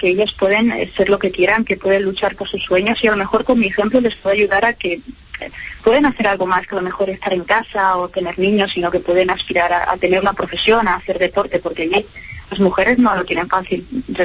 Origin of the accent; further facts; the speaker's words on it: Spain; Yo soy española, me he criado con el fútbol, soy europea y lo vivo con mucha pasión